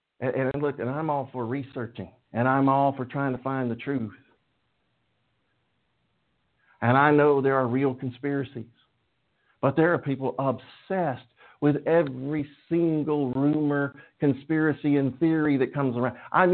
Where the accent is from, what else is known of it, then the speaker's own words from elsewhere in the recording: England, United Kingdom; And I'm not even Irish. I'm English.